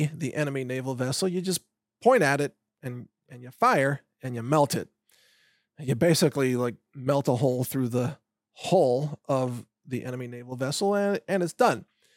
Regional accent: United States; And I acknowledge this as an American.

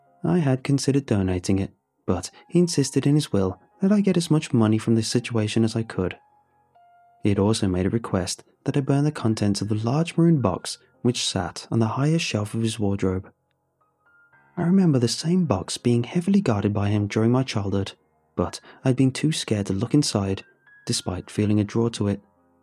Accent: Pasadena, California, United States; I grew up in Pasadena, California, back in the 1980s.

